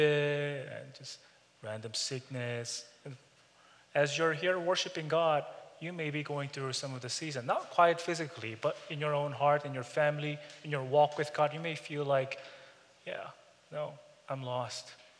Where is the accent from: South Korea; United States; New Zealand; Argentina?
South Korea; I grew up in Korea, by the way.